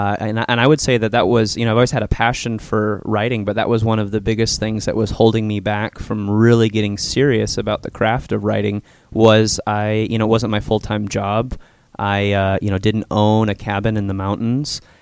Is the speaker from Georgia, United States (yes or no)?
no; Chicago, Illinois, United States; now in Tennessee; Well, I am originally from Illinois, from the Chicago area, and I went to school there, spent all my life there, graduated college, joined a band, and toured for about a year.